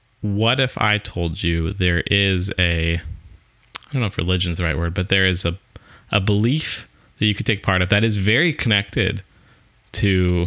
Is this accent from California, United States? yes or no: yes; California, United States; born there; I'm from California is a strong way to put that.